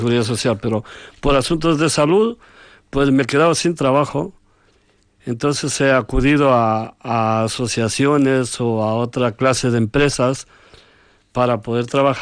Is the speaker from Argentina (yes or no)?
no; Ecuador; moved away; yo soy ecuatoriano y ya llevo aquí 30 años.